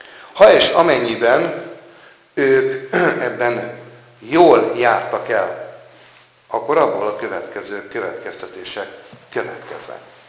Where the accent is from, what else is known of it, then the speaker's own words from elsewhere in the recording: Hungary; Tehát én is magyar vagyok, akik ez meg, az is magyar, nem?